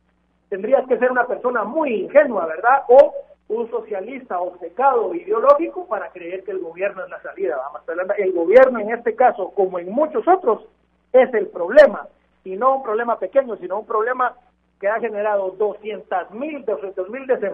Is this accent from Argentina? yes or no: no; Guatemala; nosotros como guatemaltecos